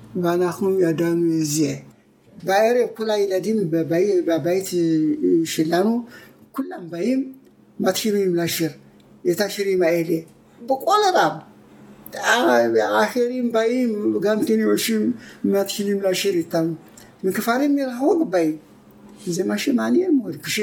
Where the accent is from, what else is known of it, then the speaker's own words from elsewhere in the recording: Azezo, Amhara, Ethiopia; נולדתי באתיופיה, באזור גונדר שקוראים לה עזאזו, אז משם אני גדלתי.